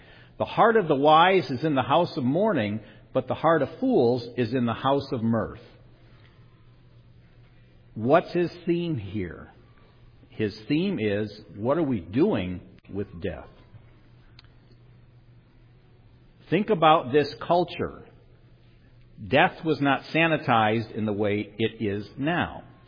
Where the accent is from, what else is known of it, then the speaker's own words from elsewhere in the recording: Alpena, Michigan, United States; I grew up in Alpena, Michigan, and we had several large factories in a small town.